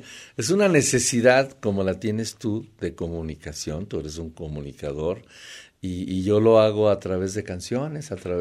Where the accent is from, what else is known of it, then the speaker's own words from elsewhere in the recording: Tlaquepaque, Jalisco, Mexico; yo nací alfarero, tú sabes, nací en Tlaquepaque, sigo viviendo en Tlaquepaque, tengo mi taller de cerámica todavía.